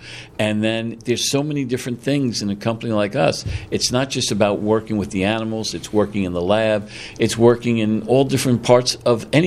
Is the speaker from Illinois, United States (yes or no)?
no; New York, United States; Well, I told you I grew up on Long Island, right?